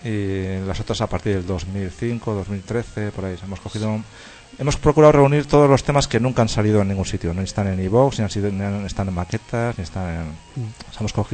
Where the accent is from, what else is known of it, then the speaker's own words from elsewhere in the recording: Erandio, Basque Country, Spain; Somos banda vizcaína y tenemos nuestro núcleo prácticamente en Erandio. Es donde Rosa es de Erandio, yo soy de Erandio